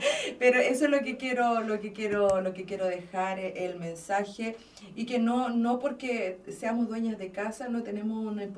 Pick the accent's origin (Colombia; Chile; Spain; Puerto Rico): Chile; Como chilenas, seguimos escuchando